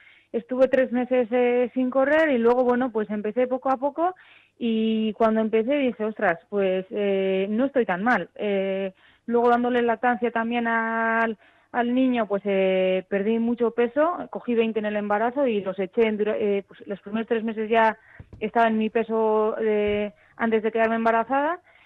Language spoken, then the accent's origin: Spanish; Bilbao, Basque Country, Spain; now in Zumaia, Spain; Yo hace unos años ya que vivo en Gipuzkoa, en Zumaia, pero bueno, yo soy de Bilbao